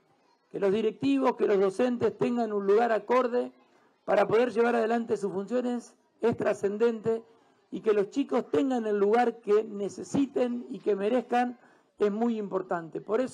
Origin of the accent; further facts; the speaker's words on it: Argentina; nosotros, las localidades del interior de la República Argentina, nos esforzamos y trabajamos